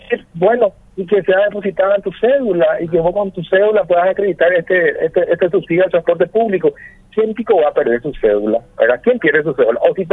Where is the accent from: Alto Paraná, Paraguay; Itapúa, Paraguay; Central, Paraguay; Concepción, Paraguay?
Central, Paraguay; Guarambaré; Yo que soy de Guarambaré